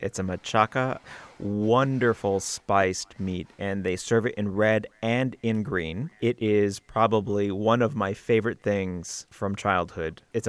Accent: Mesa, Arizona, United States; I grew up in Mesa, a suburb of Phoenix, but yeah, pretty much.

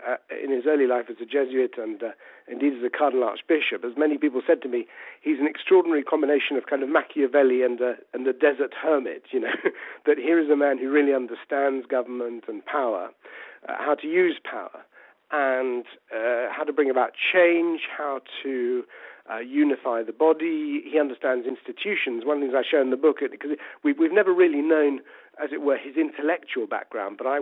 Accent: United Kingdom; here I am talking as a Brit

